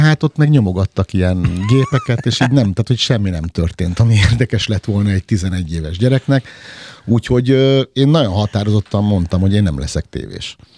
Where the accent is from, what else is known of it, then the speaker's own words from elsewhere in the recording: Diósjenő, Nógrád, Hungary; Én Diós Jenőn nőttem föl